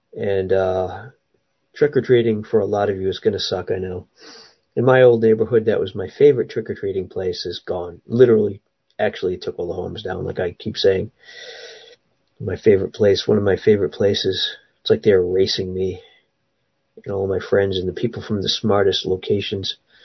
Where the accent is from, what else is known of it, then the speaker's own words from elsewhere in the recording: Providence, Rhode Island, United States; born there; And then I kind of thought it was, I wasn't sure if it was Cranston or Providence, because the hospital there is kind of on the line, kind of right near, at least one of the side roads cuts through the edge of Cranston, not Cranston. But it's definitely Providence.